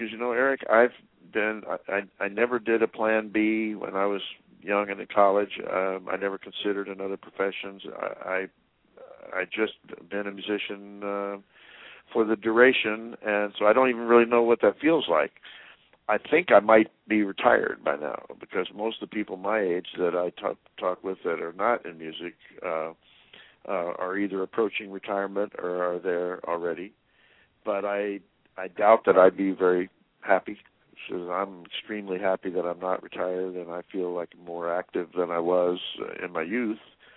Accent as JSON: {"language": "English", "town": "Marshall", "region": "Missouri", "country": "United States", "tie": "born or raised there", "said": "My hometown of Marshall, Missouri, honored me with a jazz festival that's going to be in its third year."}